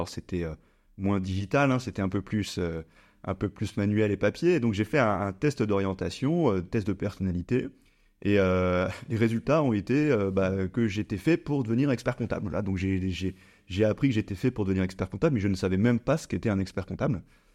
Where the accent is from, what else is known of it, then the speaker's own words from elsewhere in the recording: Occitanie, France; now in Paris, France; moi je suis originaire des Cévennes, donc je suis monté faire mon DSCG en alternance à Paris.